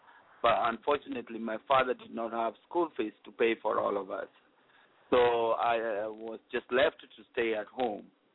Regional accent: Apondo, Kisumu County, Kenya; I was born in Kenya in a village called Apondo, is right close to Lake Victoria. It used to be in a region called Kisumu District, which is now called Nyanza District. I went to school there, went through my primary school

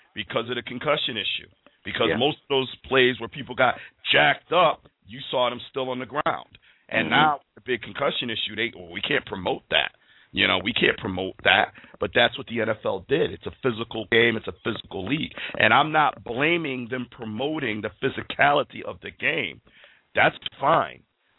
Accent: Connecticut, United States; we talk about mental illness in wake of the Sandy Hook tragedy in my home state of Connecticut.

